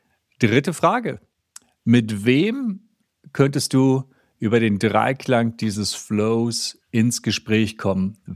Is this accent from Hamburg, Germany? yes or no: yes; Hamburg, Germany; aus Hamburg